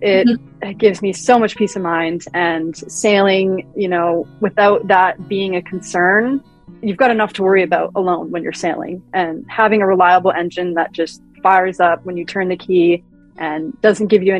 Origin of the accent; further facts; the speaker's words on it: Canada; was being Canadian, I had spent my time in the U.S.